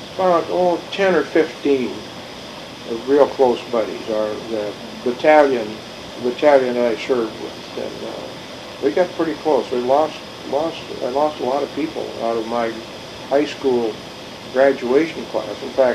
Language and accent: English; Great Falls, Montana, United States; now in Billings, United States; Of course, I was from Great Falls